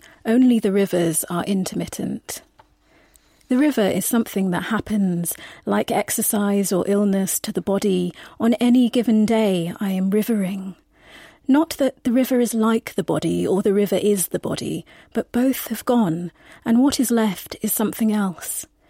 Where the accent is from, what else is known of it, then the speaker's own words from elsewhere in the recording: South West England, United Kingdom; I was born in Devon, grew up there, so it was always part of my childhood to go and have a dip in the river, and that's where I learnt to swim as well.